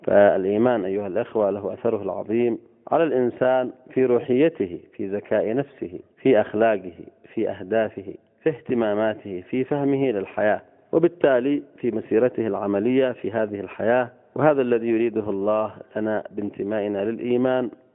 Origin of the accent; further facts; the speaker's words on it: Yemen; بل يجب أن نفتخر بها كيمنيين